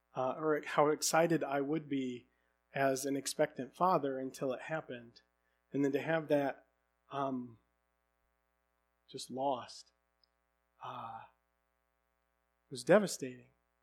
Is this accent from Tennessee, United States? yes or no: no; Jackson, Michigan, United States; But in where I grew up down in the Jackson area and here, there is always sign of human habitation.